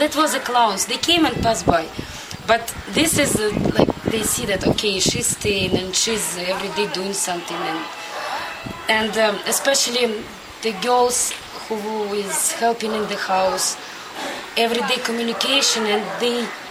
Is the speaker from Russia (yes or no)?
yes; Siberia, Russia; born there; English is a second language; now in Moscow, Russia; I'm from Russia. I born in Siberia. Last 10 years I live in Moscow.